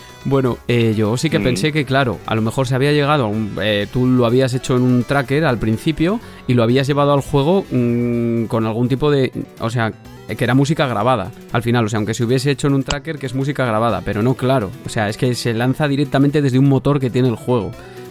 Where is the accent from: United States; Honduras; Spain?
Spain; Castile and León; yo soy castellano leonés de siempre, vaya.